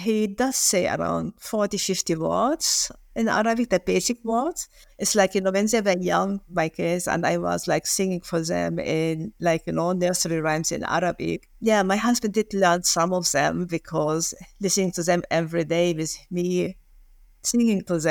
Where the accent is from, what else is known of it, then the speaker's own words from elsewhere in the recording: Germany; We moved to Germany as Lyon. So I grew up in Germany, actually, and went to school in Germany. And this is where I met my husband. So my husband is German.